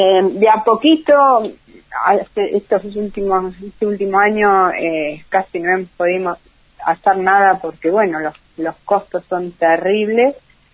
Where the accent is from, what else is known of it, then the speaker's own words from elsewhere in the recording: Casbas, Buenos Aires, Argentina; Somos un pequeño pueblo de la provincia de Buenos Aires, y que yo lo llevo muy dentro de mi corazón